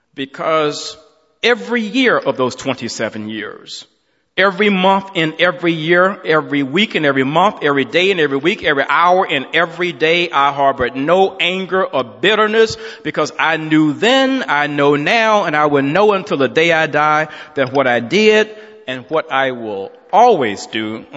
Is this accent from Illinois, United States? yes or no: no; Alabama, United States; Wait, yeah, I grew up in Alabama and all these things were in place to prevent me from realizing my dream.